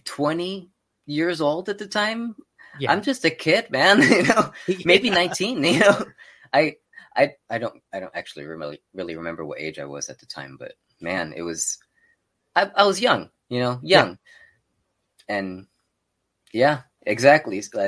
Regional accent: El Paso, Texas, United States; Well, yeah, I'm from Texas. I'm from El Paso, Texas.

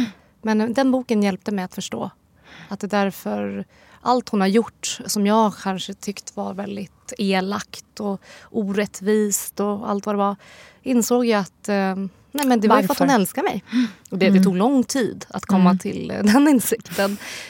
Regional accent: Sweden; på något vis i Sverige så känner man, jag känner mig som svensk

